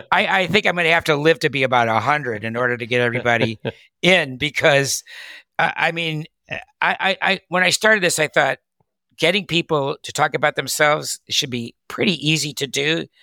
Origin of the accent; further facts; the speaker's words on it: Cleveland, Ohio, United States; now in Nutley, United States; Well, hailing is Cleveland, Ohio. Okay. Excuse me. And the other, I've lived on the East Coast for 45 years. I live in Nutley, New Jersey, 12 miles west, directly west of Times Square.